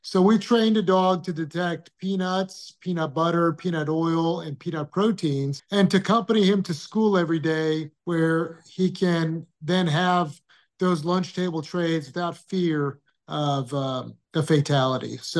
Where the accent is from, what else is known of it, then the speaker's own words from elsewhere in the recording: Iran; I'm from Iran